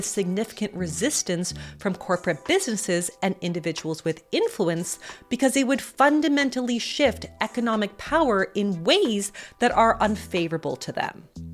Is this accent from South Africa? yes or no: no; Canada; As a Canadian mom, I truly cannot imagine this being my reality.